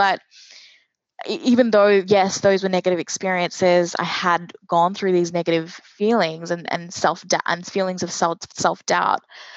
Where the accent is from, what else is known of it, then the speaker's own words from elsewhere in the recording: Australia; accent: Australian; obviously have an Australian accent, you know, I would say I'm definitely Australian, of course, with an Indian background.